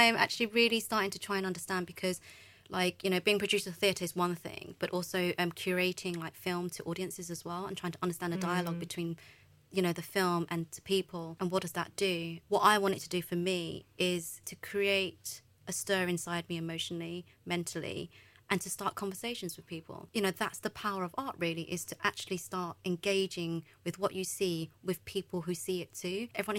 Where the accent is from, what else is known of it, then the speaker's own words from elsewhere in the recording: Nigeria; I'm Nigerian.